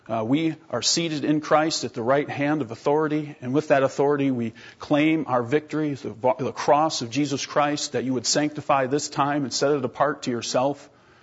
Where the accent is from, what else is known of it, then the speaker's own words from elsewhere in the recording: Iowa, United States; now in -; We come all the way from South Central Iowa. We're almost in Missouri, and it's about a seven-hour drive.